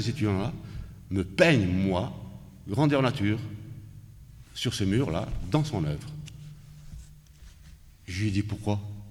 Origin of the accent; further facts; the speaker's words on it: Blida, Blida Province, Algeria; Je suis de Blida.